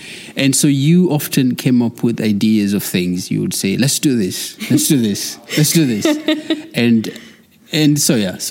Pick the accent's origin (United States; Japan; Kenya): Kenya; moved away as an adult; now in New Zealand; I am originally from Kenya.